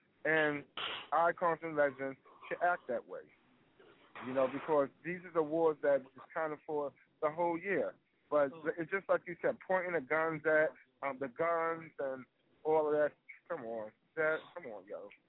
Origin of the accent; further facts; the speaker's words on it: New York, United States; now in Baltimore, United States; a lot of people don't know, I'm from New York. You know, and a lot of people think, I guess a lot of people think that I'm from Baltimore because I live there.